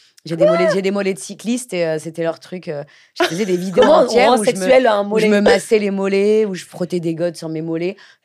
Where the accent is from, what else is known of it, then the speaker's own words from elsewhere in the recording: France; Là où moi, j'arrive en tant que Française